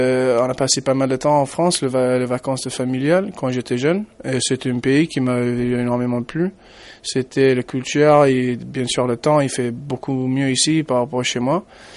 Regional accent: Ballina, Connacht, Ireland; French is a second language; depuis que je suis jeune, j'ai commencé le rugby à l'école de rugby chez moi en Irlande, à Ballina, à 6 ans.

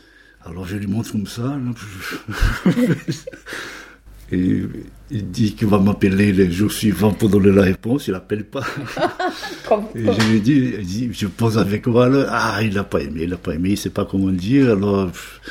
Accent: Rio de Janeiro, Brazil; comme je suis brésilien, né à Rio

